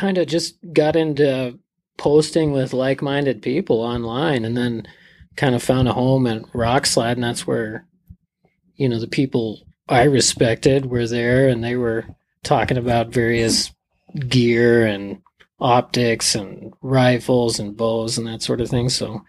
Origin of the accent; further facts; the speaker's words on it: Montana, United States; Well, I've been born and raised in Montana, and I don't know if there's many better places to grow up hunting than Montana.